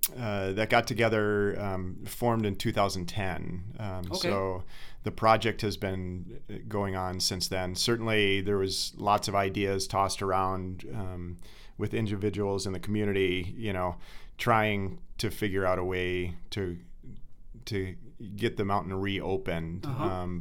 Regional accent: Rochester, New York, United States; also born or lived in Virginia; Well, I was born in Virginia, but grew up in New York and moved to Colorado for college.

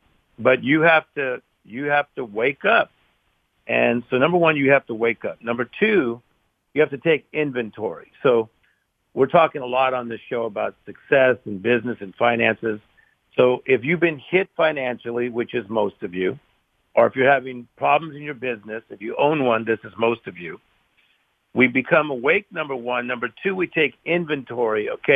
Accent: Compton, California, United States; You know, we came from Compton, California, seven people in a two-bedroom apartment.

